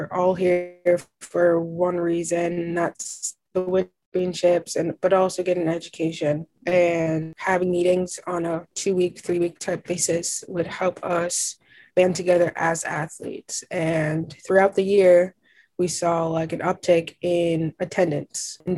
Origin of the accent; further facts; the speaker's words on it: New York City, New York, United States; I'm from New York City. I am a Black woman